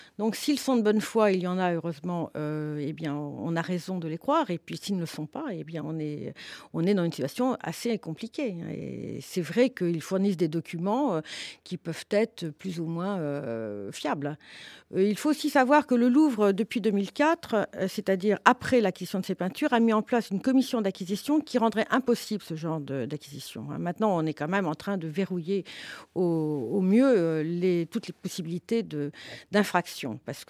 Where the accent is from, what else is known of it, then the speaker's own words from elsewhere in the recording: France; là, je parle en tant que Française